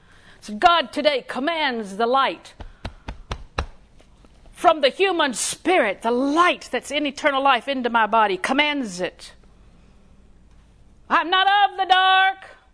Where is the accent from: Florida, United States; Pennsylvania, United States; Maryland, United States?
Florida, United States; Auburndale; born or raised there